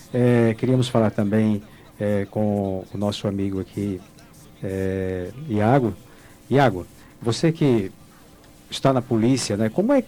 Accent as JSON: {"language": "Portuguese", "region": "Northeast Region", "country": "Brazil", "said": "eu sou do Nordeste, né, quando vou visitar, às vezes até nos povoados da minha cidade"}